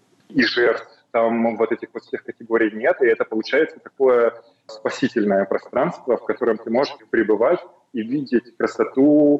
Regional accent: Russia; moved away; несмотря на то, что я уехал из России, я как бы Россия никуда не уехала из меня, и я нахожусь в цифровом пространстве, в русском

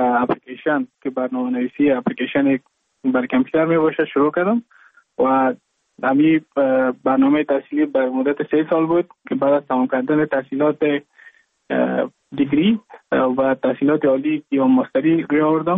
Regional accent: Mazar-i-Sharif, Balkh, Afghanistan; now in India; از مزار شریف هستم، از قریه شیرآباد که از قریه دورافتاده مزار شریف بخ میباشم که ما در سال 2019 ماه جون به هندوستان آمدم

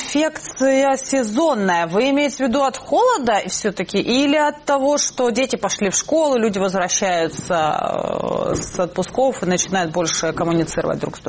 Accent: southern Ukraine, Ukraine; я сама родом из Украины, из небольшого городка на юге у страны

